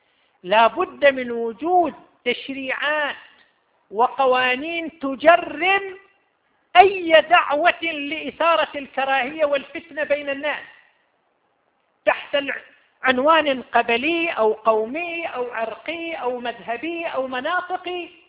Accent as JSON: {"language": "Arabic", "country": "Saudi Arabia", "said": "يتحدث العاملون في وزارة الإعلام عندنا في المملكة العربية السعودية"}